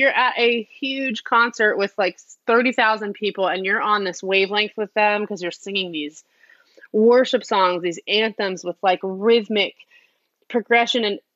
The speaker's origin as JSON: {"language": "English", "region": "Northeast", "country": "United States", "tie": "born or raised there", "said": "So I was raised in the Northeast in a home where my mom is American and my dad is a Syrian refugee who came here in the 70s"}